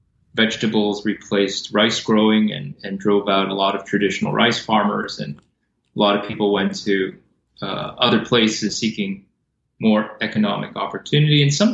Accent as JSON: {"language": "English", "country": "Canada", "tie": "born or raised there", "also_born_or_lived": "Taiwan", "said": "I was born in Taiwan and moved to Canada at a very young age, and had been back to Taiwan since"}